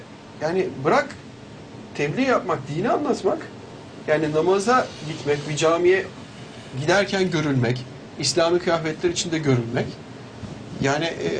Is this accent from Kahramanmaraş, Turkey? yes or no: no; Ankara, Turkey; ben Ankara'da doğdum büyüdüm.